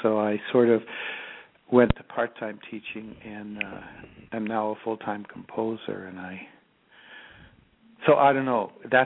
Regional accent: Cleveland, Ohio, United States; Well, actually, I grew up in the Cleveland area in Ohio

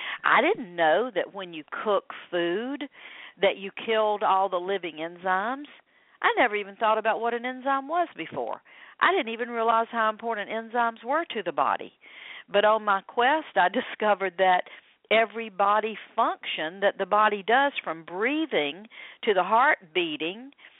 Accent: the South, United States; I grew up in the South, and you know what? We ate some really great food.

